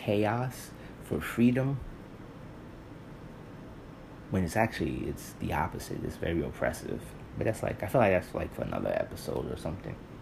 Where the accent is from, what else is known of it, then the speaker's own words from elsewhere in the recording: New York City, New York, United States; And look, I grew up in New York City, so I know kids can be cruel to other kids.